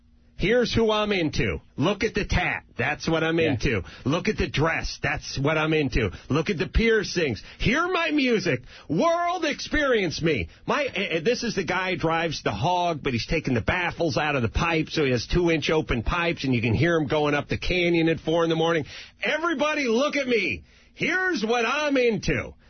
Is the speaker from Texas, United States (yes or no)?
no; North Hollywood, California, United States; as a 9-year-old, I didn't know what the levee was because I'm from North Hollywood.